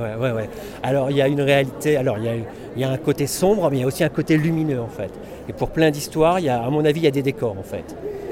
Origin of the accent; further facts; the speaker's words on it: Auchel, Hauts-de-France, France; also born or lived in Marles-les-Mines; J'habite Noël Godot et je suis originaire d'Auchel, de Marlémine.